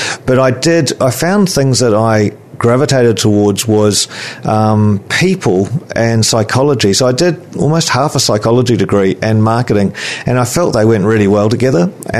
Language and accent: English; Rothesay Bay, Auckland, New Zealand; we moved up and lived on the shore. So we grew up in Rossay Bay, went to Rangitoto College, and then I went on to Auckland University, and from there on to work.